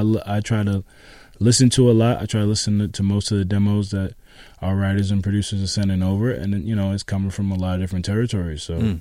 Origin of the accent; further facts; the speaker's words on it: Boston, Massachusetts, United States; You know, like growing up in Boston, Boston's like a real top 40 city.